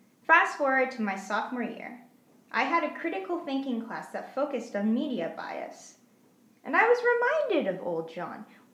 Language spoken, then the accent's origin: English; Canada; because I grew up in Canada, because my parents were multicultural